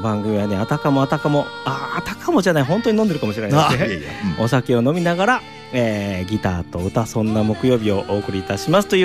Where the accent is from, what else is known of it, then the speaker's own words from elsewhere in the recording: Nara, Japan; 同じ奈良出身なんですよ。